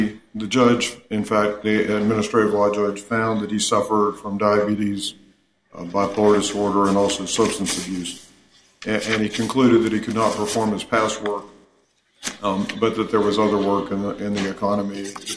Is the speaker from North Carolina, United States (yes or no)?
yes; Boone, North Carolina, United States; I'm an attorney from Boone, North Carolina